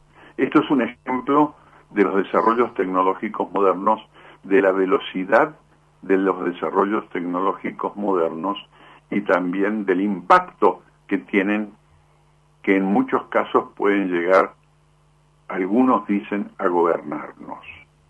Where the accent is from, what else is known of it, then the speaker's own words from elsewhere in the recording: Argentina; todos somos conscientes los argentinos de que las cosas no están andando bien